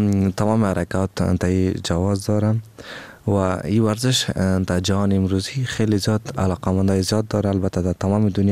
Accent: Afghanistan; ما افغان هستیم، استعداد ما زیاد است و باید برنده شویم

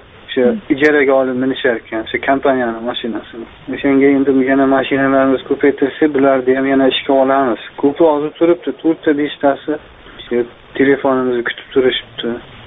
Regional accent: Andijan, Andijan Region, Uzbekistan; Andijonlikman.

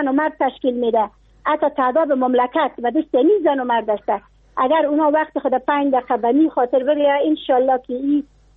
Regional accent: Afghanistan; نه والله، در ولایت ما اوقدر اگر راست پرسان کنی به زن زیاد حق نداده.

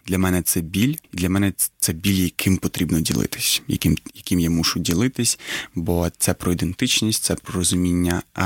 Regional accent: Crimea, Ukraine; Так, народився в Криму. Ага. Один з сім'ї, батьки і брат старший народилися в Узбекистані, і я народився в Криму вже.

